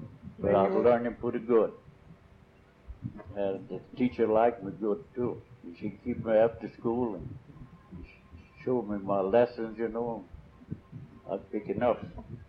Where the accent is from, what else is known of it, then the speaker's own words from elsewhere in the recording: Castroville, Texas, United States; also born or lived in San Antonio; I was born in San Antonio until I was about 4 years old. And then we moved to Castroville, stayed about 6 years old. Stayed about 6 years.